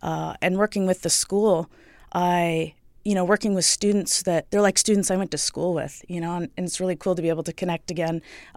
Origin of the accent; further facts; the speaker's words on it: Bethel, Alaska, United States; So I was born and raised here in Bethel. I went to school here, graduated from BRHS.